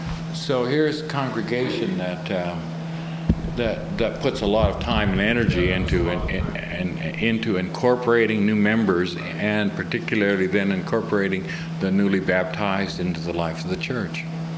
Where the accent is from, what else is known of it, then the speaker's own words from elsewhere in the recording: Vancouver, British Columbia, Canada; and I'm from Vancouver